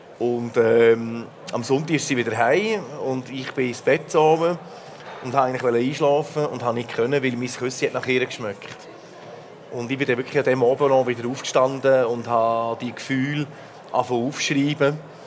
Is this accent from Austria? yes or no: no; Switzerland; jetzt kommst du als Schweizer